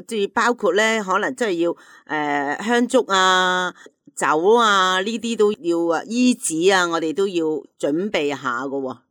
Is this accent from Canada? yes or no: no; China; 我哋中国人